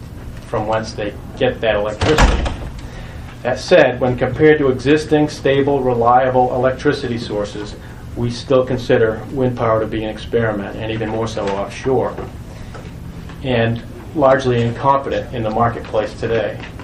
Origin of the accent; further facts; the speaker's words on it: Saco, Maine, United States; I'm from Saco.